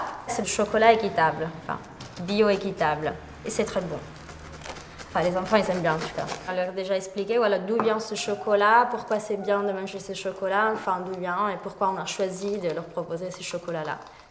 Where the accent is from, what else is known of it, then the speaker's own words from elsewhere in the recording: Italy; Maintenant, je suis là depuis bientôt 7 mois. Je suis italienne.